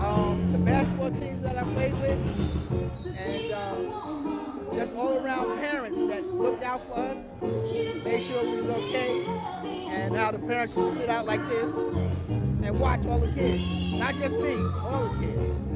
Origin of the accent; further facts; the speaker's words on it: New Jersey, United States; Well, I grew up here.